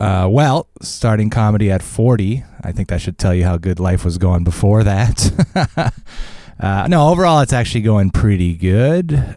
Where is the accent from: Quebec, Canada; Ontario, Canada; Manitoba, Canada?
Quebec, Canada; Montreal; I actually grew up in the Villemarde, Montreal area.